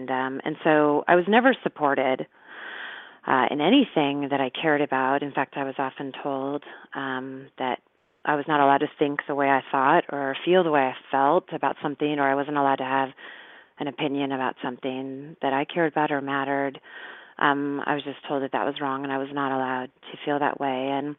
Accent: Newport Beach, California, United States; you and I grew up in Newport Beach

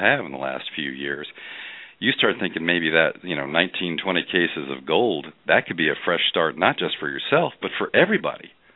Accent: Eastern Shore, United States; Even though I'm from the Eastern Shore, that was not part of my personal history.

